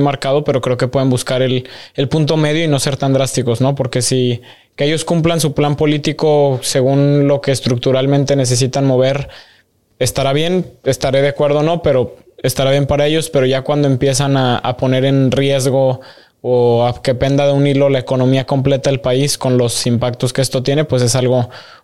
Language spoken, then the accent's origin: Spanish; Mexico; como mexicanos y en sí como personas nos quejamos